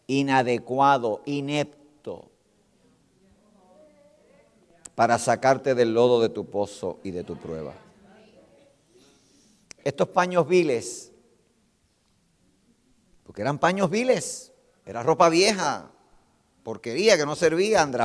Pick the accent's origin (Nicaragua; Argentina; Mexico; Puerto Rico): Puerto Rico; Mira, yo soy puertorriqueño.